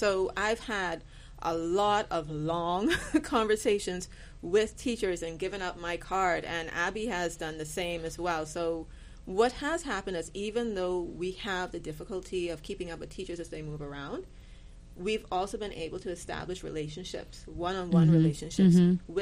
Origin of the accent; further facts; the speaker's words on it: Long Island, New York, United States; Well, I'm from Long Island, which means that I really do understand the plight of the southern Bahamas, because I've lived there for most of my childhood.